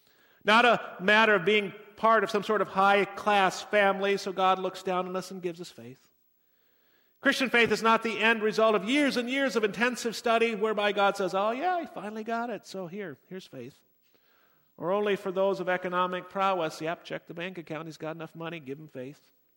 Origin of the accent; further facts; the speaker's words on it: United States; born there; That is the fact that I'm an American, born here through no action of my own, being not responsible in the least for my country of origin.